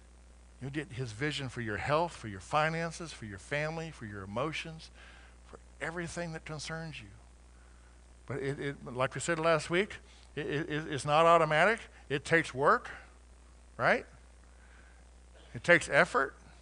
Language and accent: English; Colorado, United States; We were blessed growing up, Laura and I, growing up on the Front Range of Colorado, in Colorado, where we could see the beautiful Rocky Mountains every day you walk out.